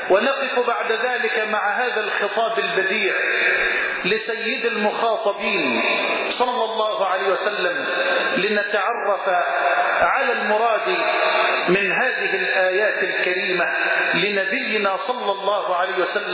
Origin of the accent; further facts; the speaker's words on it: Damo, Dakahlia, Egypt; مسجدنا الأول في قريتنا المتواضعة دموه. هذا المسجد المبارك الذي ترونه على البحر مباشرة يعاد إنشاؤه من جديد، وهو المسجد الذي تربيت فيه